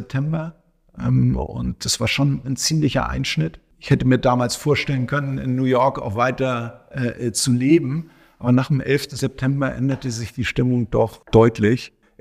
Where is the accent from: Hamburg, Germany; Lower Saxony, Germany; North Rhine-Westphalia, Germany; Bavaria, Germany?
Hamburg, Germany; Ja, ich bin in Hamburg aufgewachsen, habe da meine Banklehre gemacht, BWL studiert in Hamburg